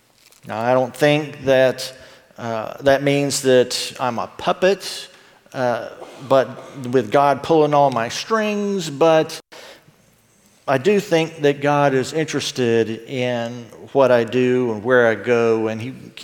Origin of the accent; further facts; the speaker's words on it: Georgia, United States; I grew up in South Georgia, and you know, about as cold as I want to deal with there is the ice in my sweet tea.